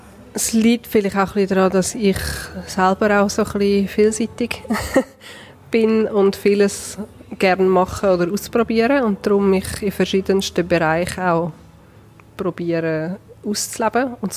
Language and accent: German; Tann, Zurich, Switzerland; Ich bin aus Tann, ich bin hier aufgewachsen.